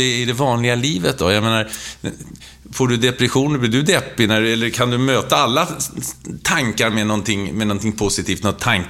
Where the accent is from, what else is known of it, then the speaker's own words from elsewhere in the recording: Stockholm, Stockholm County, Sweden; born there; Jag föddes i Hässelby.